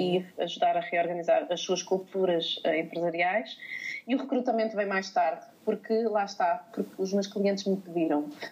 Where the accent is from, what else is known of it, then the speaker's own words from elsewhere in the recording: Portugal; Eu sou portuguesa.